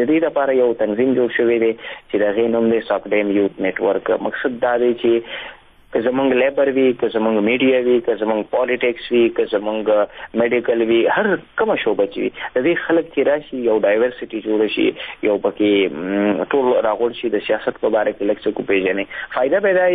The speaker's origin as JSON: {"language": "Pashto", "region": "Khyber Pakhtunkhwa", "country": "Pakistan", "said": "ځکه چې په خپله زه قبایلي یم"}